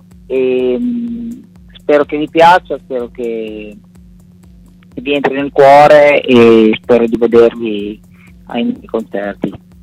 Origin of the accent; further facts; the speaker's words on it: Emilia-Romagna, Italy; soprattutto dalle mie parti nella provincia di Modena